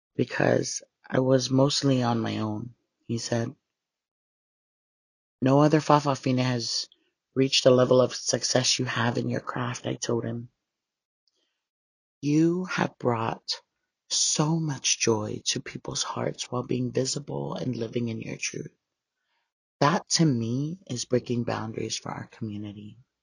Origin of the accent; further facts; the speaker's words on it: Samoa; This is the kind of stuff that as a kid growing up in Samoa, I only dreamed of.